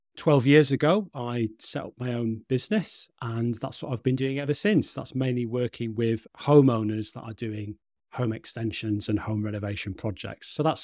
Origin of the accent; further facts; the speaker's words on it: North West England, United Kingdom; now in Norfolk, United Kingdom; I run my own small practice working from my home in Norfolk. I'm originally from Lancashire, if you may have guessed that, or Norfolk boy originally.